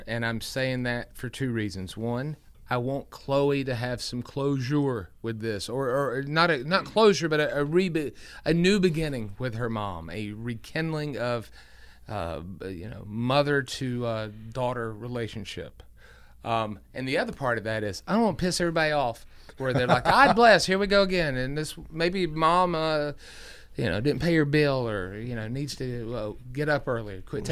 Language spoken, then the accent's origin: English; Greenville, United States; I grew up near Lewis Plaza here in Greenville.